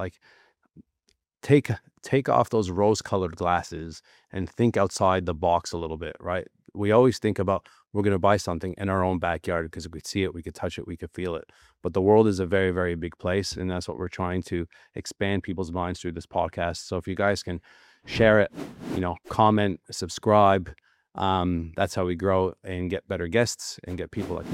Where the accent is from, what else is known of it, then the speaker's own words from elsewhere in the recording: Canada; now in Australia; I came to Australia from Canada with my wife, then girlfriend, now wife, not knowing anybody